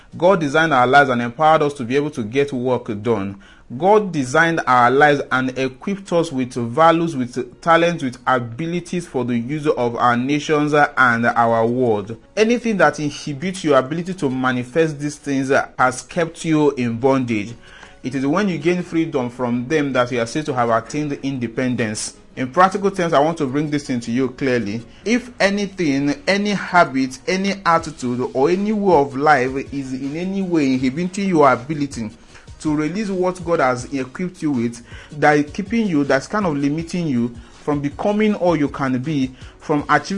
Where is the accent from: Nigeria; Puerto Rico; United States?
Nigeria; My emphasis and my choice of using Nigeria is because I am a Nigerian